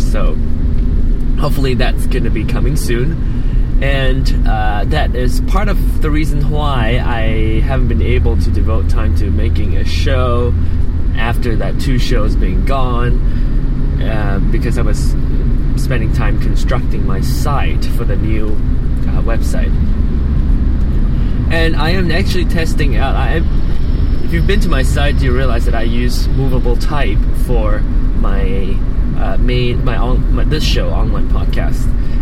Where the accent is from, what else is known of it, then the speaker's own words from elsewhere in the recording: Penang, Malaysia; I grew up in Penang.